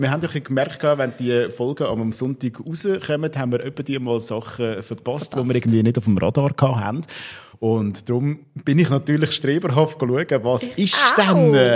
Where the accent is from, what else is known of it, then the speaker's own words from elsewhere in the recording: Baden, Aargau, Switzerland; Und darum weiss man natürlich so als Badener